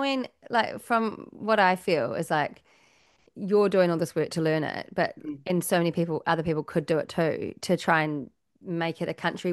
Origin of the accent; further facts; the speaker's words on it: Wellington, New Zealand; now in Christchurch, New Zealand; but when we moved to Christchurch, we're from Wellington originally, mm-hmm. and when we moved to Christchurch, I just felt like there weren't that very many Māori or Pacific Islanders